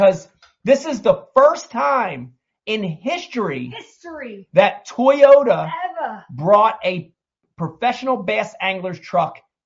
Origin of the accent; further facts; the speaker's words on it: New Jersey, United States; I'm old. I'm from Jersey.